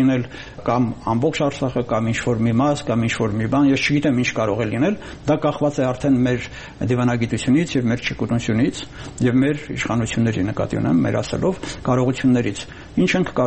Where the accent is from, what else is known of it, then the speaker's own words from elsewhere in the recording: Armenia; մենակ այն պատճառով, որ մենք հայ ենք, այդպիսի բան չկա, կամ մենք Հայաստան ենք, կամ հայաստանցի ենք